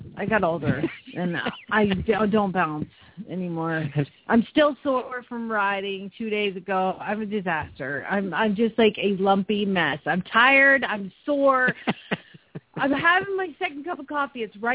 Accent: Phoenix, Arizona, United States; from Phoenix, Arizona

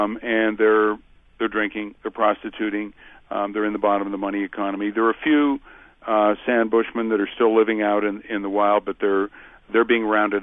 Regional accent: Wyoming, United States; I'm from Wyoming, and there were people in my community there that had settled four or five generations before I arrived

